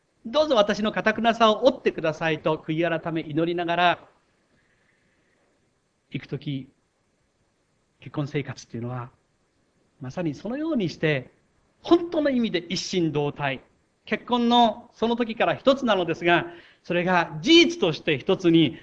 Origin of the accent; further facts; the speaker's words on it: Kochi, Japan; 土佐の高知で生まれ育った私とは